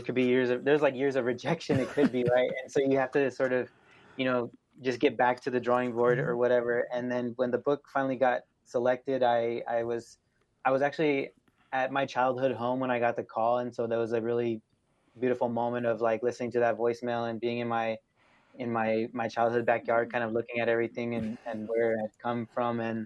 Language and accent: English; California, United States; now in Minnesota, United States; especially when I moved out to Minnesota away from California where I grew up, I was sort of homesick in a way